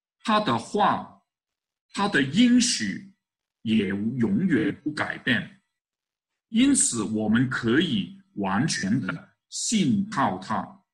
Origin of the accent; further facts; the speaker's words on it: China; 我们从中国来的很多都是知识分子